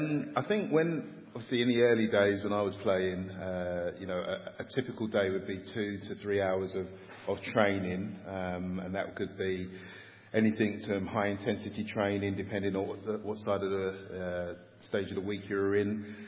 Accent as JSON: {"language": "English", "town": "Stratford", "region": "London", "country": "United Kingdom", "tie": "born or raised there", "said": "So I grew up in East London, Stratford, East London, and lived there for 18 years, and lived in a high-rise block of flats for most of those years. My parents were from the Caribbean"}